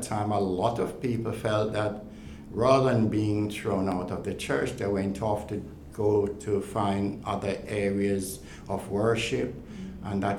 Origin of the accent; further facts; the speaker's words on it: Jamaica; moved away as an adult; now in United Kingdom; I came from Jamaica, young boy, 18 years old. You know, here I am now, 80 years old.